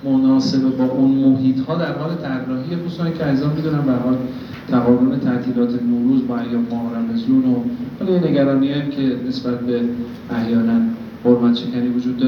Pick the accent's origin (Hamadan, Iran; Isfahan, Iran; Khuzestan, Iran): Hamadan, Iran; accent: Hamadani; ما همدانی ها متاسفانه بیرون هم بریم این لحجمون رو ازاره مخفی میکنیم که نگر ما همدانی هستیم